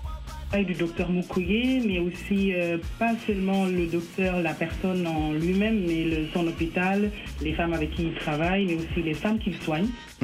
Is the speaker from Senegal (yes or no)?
yes; Senegal; je suis sénégalaise